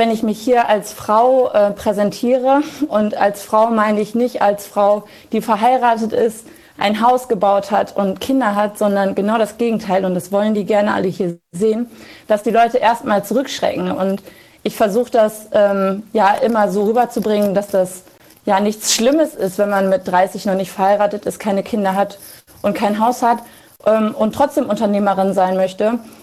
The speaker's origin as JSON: {"language": "German", "region": "Lower Saxony", "country": "Germany", "said": "Und ich komme jetzt aus einer Region, da sind die Strukturen noch sehr konservativ. Ich komme aus dem Emsland, das ist südliches Niedersachsen."}